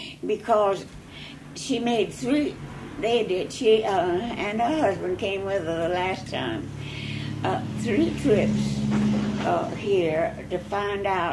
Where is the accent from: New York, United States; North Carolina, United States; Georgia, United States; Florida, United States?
Florida, United States; Geneva; born there; No. I was born in Geneva.